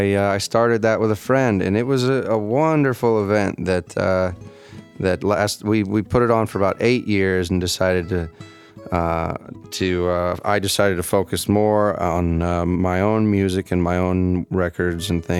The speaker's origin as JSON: {"language": "English", "town": "Taos", "region": "New Mexico", "country": "United States", "tie": "born or raised there", "said": "Yeah, born and raised in Taos, yeah."}